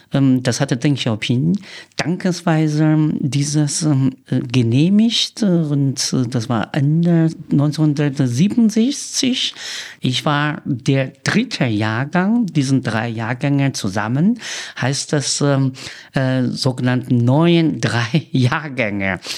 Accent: China; German is a second language; Ich bin im Nanz, auf dem Dorf geboren, eine Grundschule besucht.

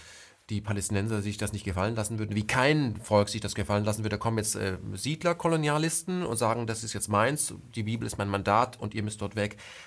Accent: Germany; Ich frage mich dann immer als ein Deutscher, auch mit iranischen Wurzeln, aber auch mit jüdischen Wurzeln im Iran, aber auch mit französischen Wurzeln, und ich habe auch schwedische Wurzeln

